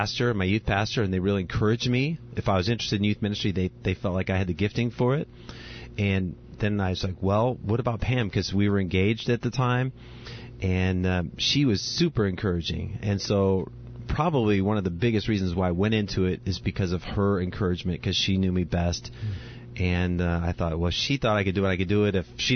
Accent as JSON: {"language": "English", "town": "Pekin", "region": "Illinois", "country": "United States", "tie": "born or raised there", "also_born_or_lived": "Elmhurst", "said": "very young, we went to church, but then we quit going for some reason. I think it's when we moved. We moved from the Elmhurst area down to Pekin near Peoria, and we quit going to church for some reason."}